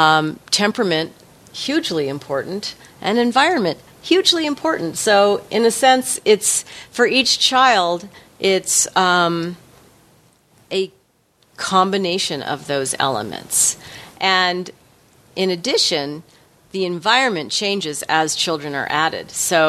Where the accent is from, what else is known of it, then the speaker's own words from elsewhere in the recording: Stanford, California, United States; I grew up on the Stanford campus. It was very groomed and tidy, and we had sidewalks and stores we could ride our bikes to.